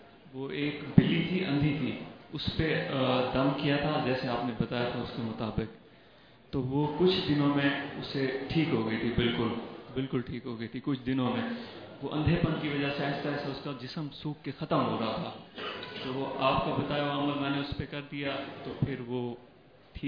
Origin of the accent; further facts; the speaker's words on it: Multan, Punjab, Pakistan; میرا تعلق ملتان سے ہے،